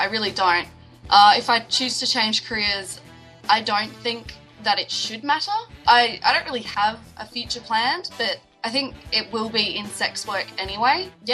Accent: South Australia, Australia; I'm from South Australia

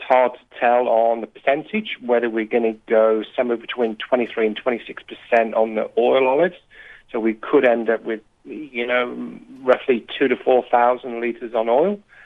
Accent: England, United Kingdom; now in Australia; Obviously, we're both English and we haven't come from a farming background

